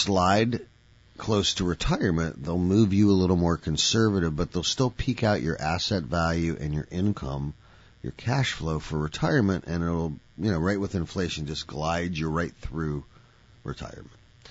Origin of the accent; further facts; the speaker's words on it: United States; So we have to jump in as the American population and support our community banks.